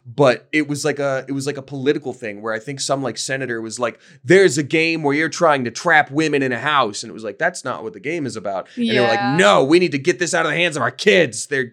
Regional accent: Georgia, United States; because I grew up in Georgia, same thing

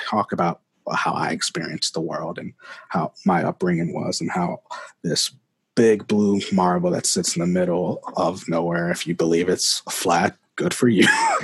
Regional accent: United States; born there; But like, I was born in America. I was not born in Africa.

